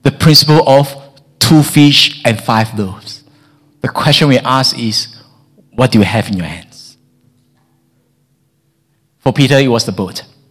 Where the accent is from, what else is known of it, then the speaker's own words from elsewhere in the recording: Malaysia; I'm from Malaysia.